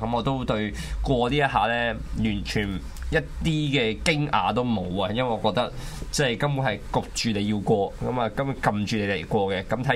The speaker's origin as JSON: {"language": "Cantonese", "region": "Fujian", "country": "China", "said": "但是我是福建人來的"}